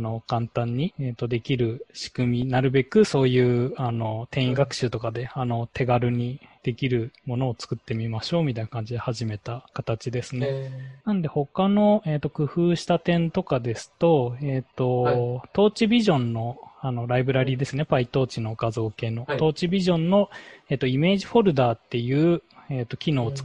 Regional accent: Saitama, Japan; 最終的にその予測するのは、埼玉ですね。私の実家の方が、そういうゴルフ場とか多いんで

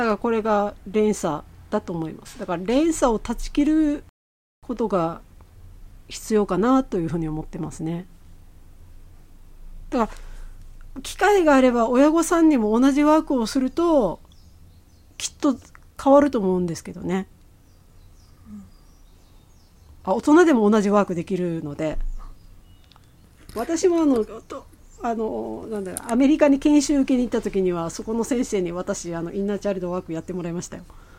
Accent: Okinawa, Japan; なんかやっぱ私は沖縄出身なので日本の文化よくわからない

